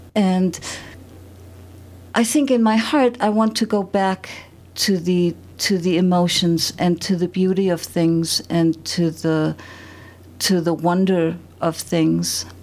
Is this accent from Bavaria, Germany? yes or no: yes; Nuremberg, Bavaria, Germany; It was tough because I grew up, you know, it was a fairy tale city, and I lived close to the castle